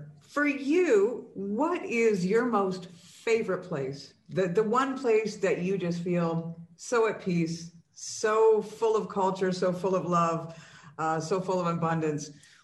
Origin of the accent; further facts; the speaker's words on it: Canada; I'm Canadian